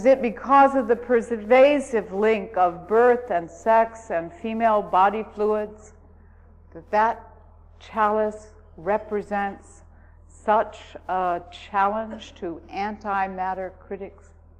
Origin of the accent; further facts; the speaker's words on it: Appalachia, United States; I don't want to make fun of him, and I don't want to make fun of the fact we're Appalachian, but I'm going to tell you what we talked about.